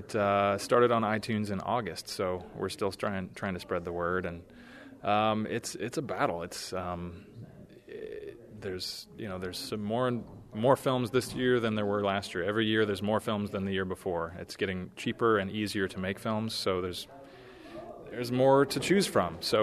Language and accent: English; Macomb, Illinois, United States; I'm from Macomb, so I'm happy to see this happening and growing.